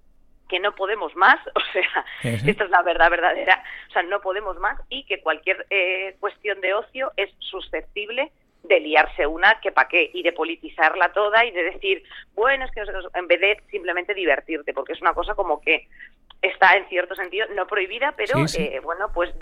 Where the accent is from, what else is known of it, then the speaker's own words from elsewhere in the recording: Madrid, Community of Madrid, Spain; yo soy de Madrid, pero tengo mi medio corazoncito allí en Barcelona